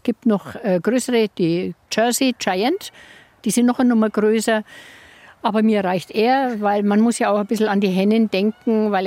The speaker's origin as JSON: {"language": "German", "town": "Schwabach", "region": "Bavaria", "country": "Germany", "tie": "born or raised there", "also_born_or_lived": "Kelheim"}